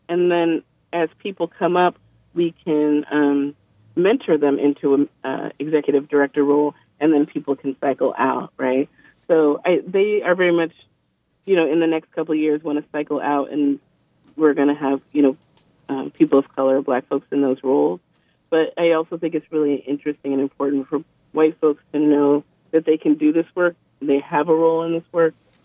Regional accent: Seattle, Washington, United States; I grew up in Seattle. I'm born and raised, and my parents were transplants here

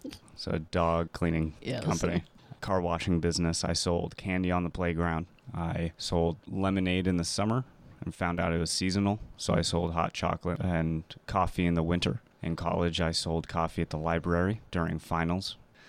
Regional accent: San Diego, California, United States; now in Port Townsend, United States; I'm originally from San Diego, and then I went to San Jose State afterwards for college, and then moved up here after that.

